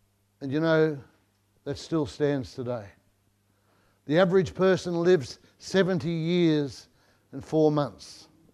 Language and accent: English; England, United Kingdom; now in Australia; remember when I first came to Australia from England.